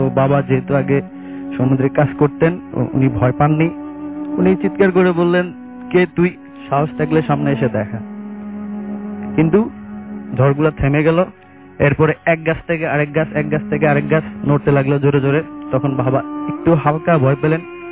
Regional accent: Mirpur, Dhaka Division, Bangladesh; মিরপুর থেকে আসছি।

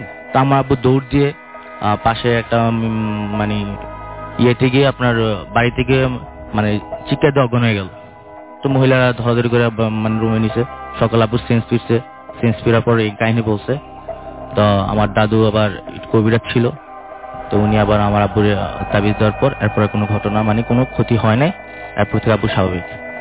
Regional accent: Chittagong, Chattogram Division, Bangladesh; also born or lived in Comilla; now in Dhaka, Bangladesh; আমার বাড়ি হচ্ছে কুমিল্লা, আমি বর্তমানে মহাখালীতে থাকি।

